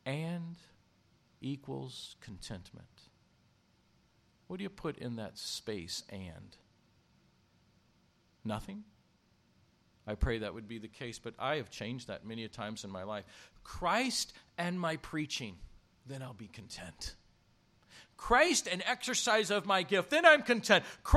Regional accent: Kansas City, Missouri, United States; You know I'm from Kansas City, don't you?

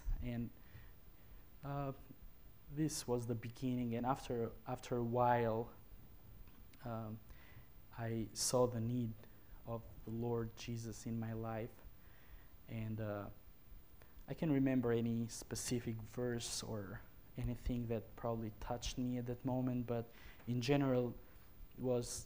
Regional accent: Albania; born there; English is a second language; I was born in Albania, so in a family that, you know, they were calling themselves Muslim

